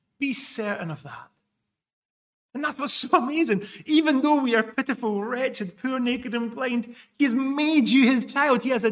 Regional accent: Callander, Scotland, United Kingdom; also born or lived in Glasgow; growing up in Scotland, I was born in Glasgow, then we moved to this little place called Callander, where my dad was a minister.

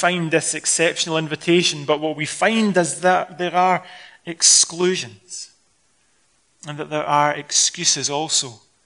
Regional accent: Scotland, United Kingdom; Don't take this the wrong way because I'm Scottish

